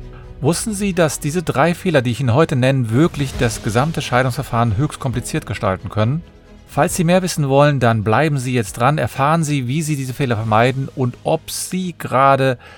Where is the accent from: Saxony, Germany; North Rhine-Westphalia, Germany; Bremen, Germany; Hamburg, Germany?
North Rhine-Westphalia, Germany; Cologne; Ich bin Fachanwalt für Familienrecht. Ich komme aus Köln